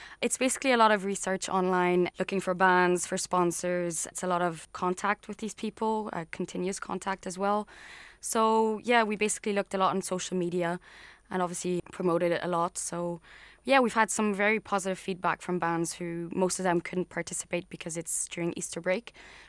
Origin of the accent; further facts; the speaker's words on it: Switzerland; now in Glasgow, United Kingdom; I'm from Switzerland. And I am currently studying in Glasgow Caledonian University in second year of Media and Communications.